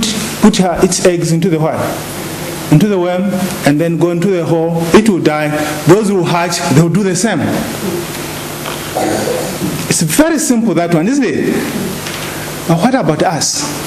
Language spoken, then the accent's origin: English; Zambia; I told him, I'm from Zambia.